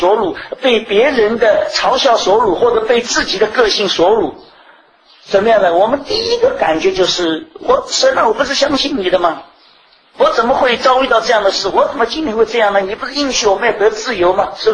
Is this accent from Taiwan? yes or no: no; China; 我是中国人，干嘛去读以色列历史？